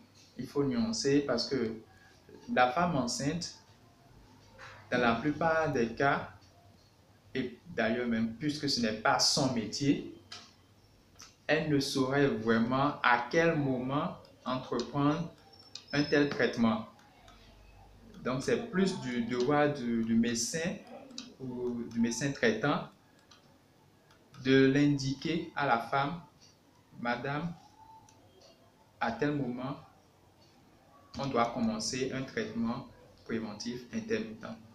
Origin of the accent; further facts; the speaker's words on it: Benin; je suis béninoise de nationalité, précisément Côte-à-Fond.